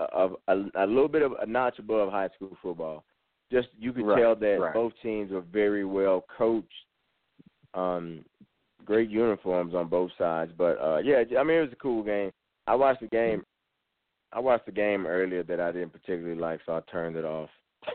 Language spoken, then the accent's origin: English; Texas, United States; Straight up just because I'm from Texas, I'm like, nope, they got to destroy them.